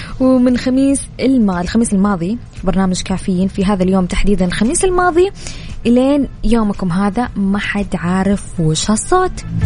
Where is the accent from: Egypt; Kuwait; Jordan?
Kuwait; وهذه الجائزة اللي أهديها لديرتي الكويت